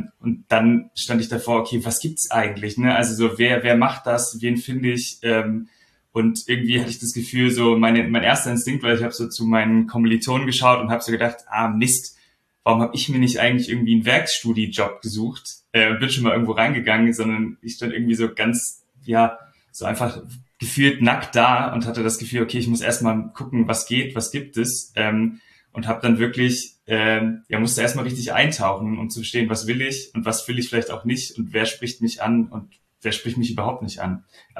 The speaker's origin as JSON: {"language": "German", "region": "Hamburg", "country": "Germany", "said": "Ich komme aus Hamburg, bin in Hamburg"}